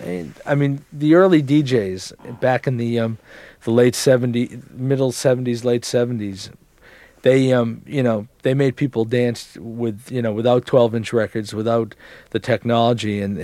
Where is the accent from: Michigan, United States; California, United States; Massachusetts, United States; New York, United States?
Massachusetts, United States; Boston; because I was from Boston and there were like 20, the record pool there started